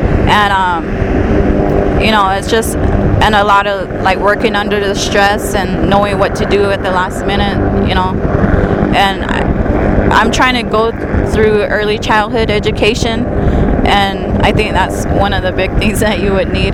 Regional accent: Jemez Pueblo, New Mexico, United States; I'm from Jemez Polo, which is also known as Walatoa.

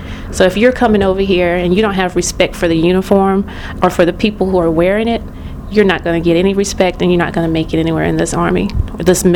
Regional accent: Union, South Carolina, United States; I grew up in Union, South Carolina. For the past year I lived in Smyrna, Georgia, but this summer I'm going to go back to Union

